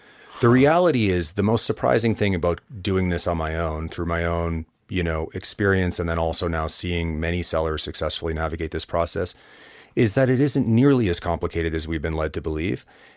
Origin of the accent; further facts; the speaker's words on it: East Coast, United States; I grew up on the East Coast.